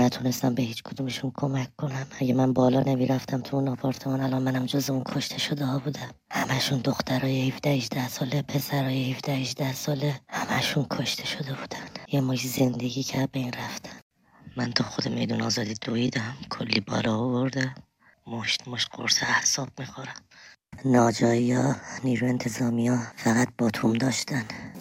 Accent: Tehran, Tehran Province, Iran; من از تهرانم،

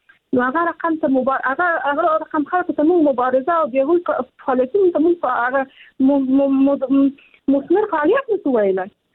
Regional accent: Afghanistan; زه خپل په افغانستان کې پیدا شوی، په افغانستان کې لوی سم

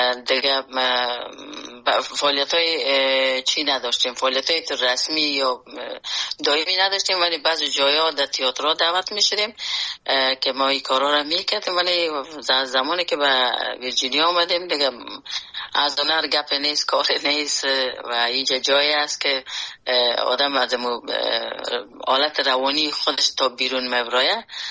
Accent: Afghanistan; born or raised there; moved away

